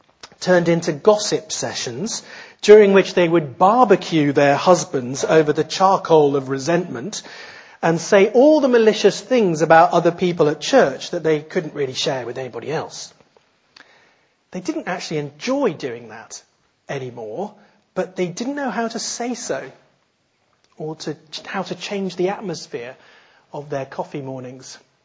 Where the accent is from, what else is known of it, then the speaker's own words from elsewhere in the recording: England, United Kingdom; We're here in England. I mean, I am English.